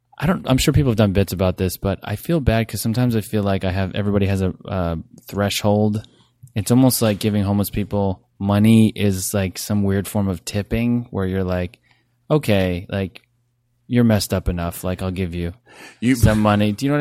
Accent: Toms River, New Jersey, United States; Toms River, New Jersey.

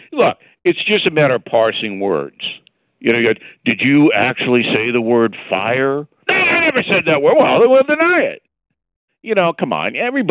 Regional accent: United States; As an American, I want to know if the Russians did anything.

